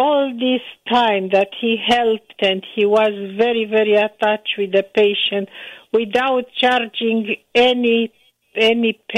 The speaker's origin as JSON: {"language": "English", "region": "Bucharest", "country": "Romania", "tie": "born there", "second_language": "English", "moved": "as an adult", "said": "I was born in Bucharest, Romania. I did my part of my medical training and school in Romania. I come in this country in 1970"}